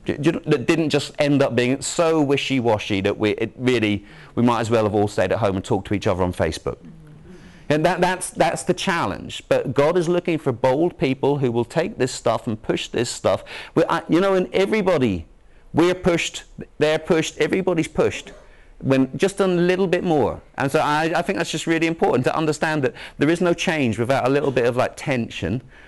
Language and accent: English; Craigavon, Northern Ireland, United Kingdom; also born or lived in Belfast; I was born in Belfast, and they moved us out of Belfast to Craig Avon, so I lived in that failed city.